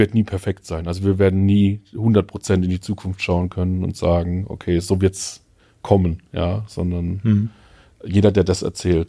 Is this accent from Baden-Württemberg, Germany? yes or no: yes; Sandhausen, Baden-Württemberg, Germany; Sandhausen ist, weniger schön, aber mein Heimatort